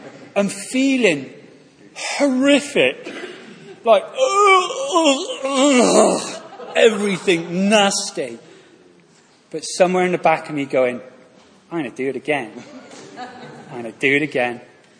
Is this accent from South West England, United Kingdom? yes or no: yes; South West England, United Kingdom; I grew up in the West Country.